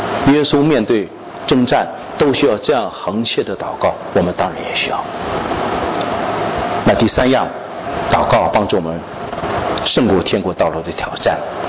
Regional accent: China; 我们中国人都说好心做坏事情嘛

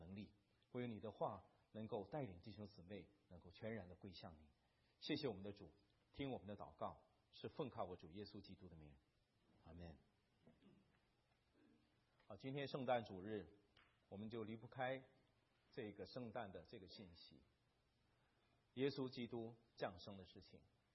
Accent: China; 我们大陆人转折点而已

